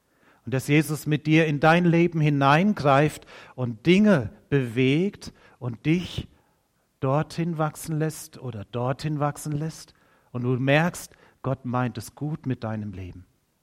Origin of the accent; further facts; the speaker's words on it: Heubach, Baden-Württemberg, Germany; ich komme aus Heubach, war viele Jahre dort Pastor